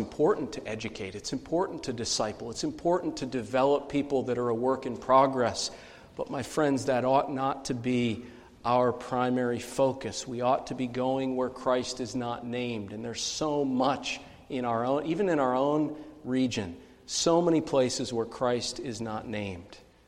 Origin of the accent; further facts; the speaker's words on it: Pennsylvania, United States; I'm originally from Lancaster County in Pennsylvania